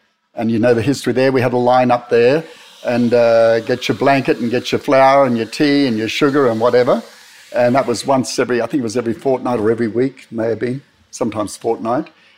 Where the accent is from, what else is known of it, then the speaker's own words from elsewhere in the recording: Cherbourg, Queensland, Australia; when I grew up in Cherbourg, I was there till I was 11, we had our language. We spoke English.